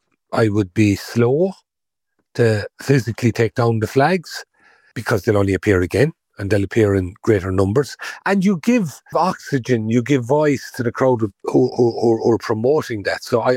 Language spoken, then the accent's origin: English; Ireland; Well, for me, it represents being Irish. And to me, the elements of being Irish are a community, a certain kinship with people who've been oppressed because of our own history.